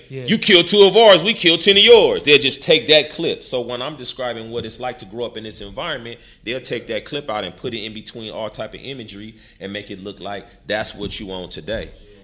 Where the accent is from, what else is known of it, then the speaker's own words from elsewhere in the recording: California, United States; so Mitch, what is it like growing up in Southern Cali in the gang culture?